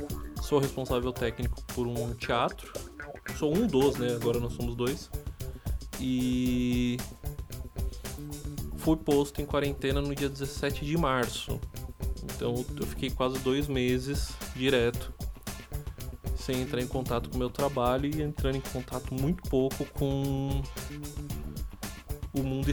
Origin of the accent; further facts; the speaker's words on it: Suzano, São Paulo, Brazil; now in Poá, Brazil; eu tô na cidade de Poá, que é onde eu resido, e eu trabalho na cidade de Suzano, que é a cidade vizinha, que é de onde eu sou originalmente, eu sou suzanense.